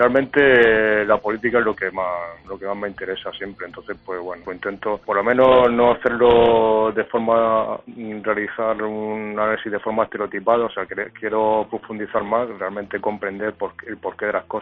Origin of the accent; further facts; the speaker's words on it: Region of Murcia, Spain; El primer cómic que hice era Murcia, porque yo soy murciano